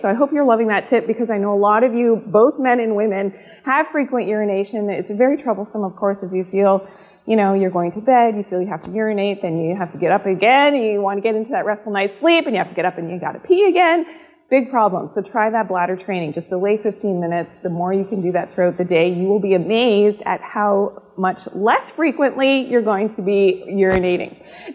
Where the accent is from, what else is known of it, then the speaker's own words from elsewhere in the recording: Canada; I'm Canadian